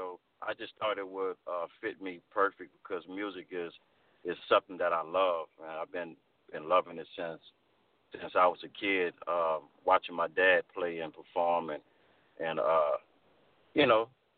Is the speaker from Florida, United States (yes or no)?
no; New Orleans, Louisiana, United States; Maestro, you know, came about when I was growing up in New Orleans.